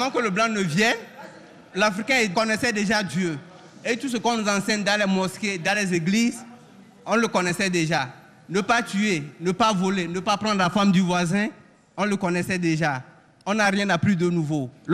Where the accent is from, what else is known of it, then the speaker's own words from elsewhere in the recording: Togo; Je suis togolais.